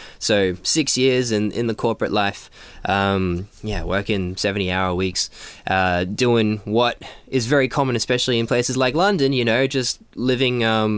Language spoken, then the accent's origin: English; Australia; I'm from Australia originally